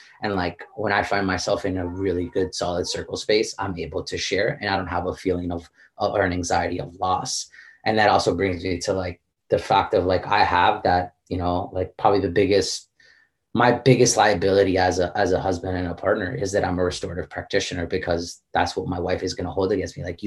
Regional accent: Florida, United States; I'm originally from South Florida.

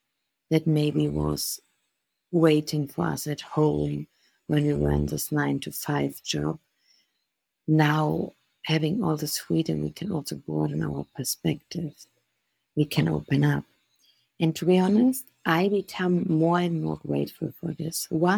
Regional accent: Germany; English is a second language; now in Colombia; I'm from Germany.

